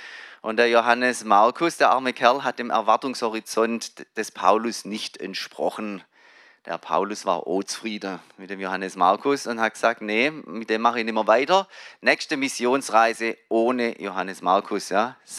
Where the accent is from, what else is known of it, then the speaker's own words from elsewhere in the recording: Baden-Württemberg, Germany; also als Schwabe in Hamburg ist sowieso ein Riesensprung.